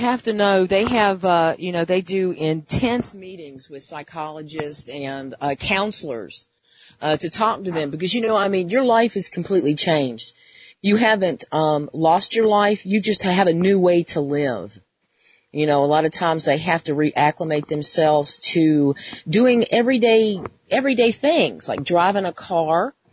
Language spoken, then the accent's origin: English; Virginia, United States; Well, I'm back in my home state. I'm originally from Virginia.